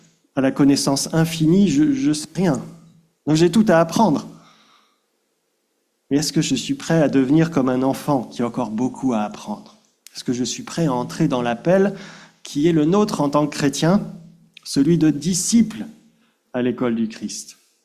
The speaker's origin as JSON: {"language": "French", "country": "France", "said": "Surtout en tant que Français"}